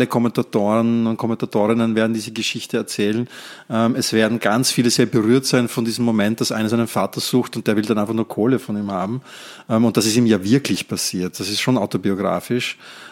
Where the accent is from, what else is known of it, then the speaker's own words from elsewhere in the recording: Netherlands; obwohl ich als Niederländer natürlich mir einen niederländischen Sieg gleichzeitig wünsche